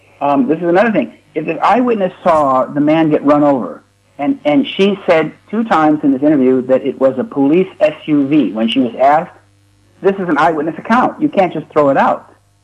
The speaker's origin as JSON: {"language": "English", "country": "United States", "lives_now": "Scandinavia", "said": "I'm an American independent journalist currently living in Scandinavia. I worked as an American journalist for about a decade in Washington, D.C."}